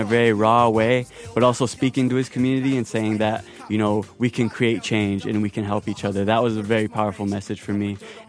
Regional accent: South Dakota, United States; I was born and raised out on the Rosebud Reservation, located in South Central South Dakota.

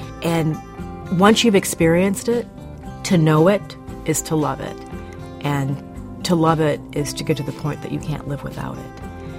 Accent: Midwest, United States; NPR helped me understand the world, even though I was growing up in the Midwest.

